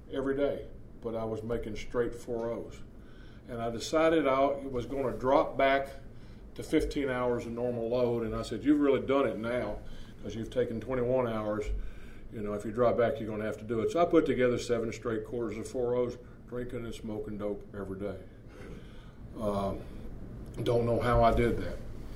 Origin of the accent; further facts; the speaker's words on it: Tennessee, United States; I didn't like the reputation that some lawyers had in my hometown. My hometown was dry, and they hung out in Johnson City where the university was